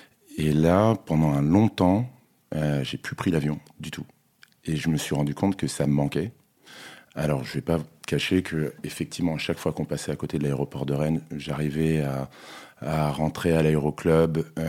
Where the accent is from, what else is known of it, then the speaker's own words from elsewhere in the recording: Gabon; Et j'ai grandi en Afrique, au Gabon donc, et mes grands-parents français habitaient en France